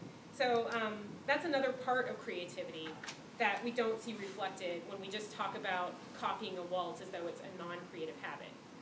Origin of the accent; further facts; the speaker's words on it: Canada; I'm from Canada and we do everything the Royal Academy way.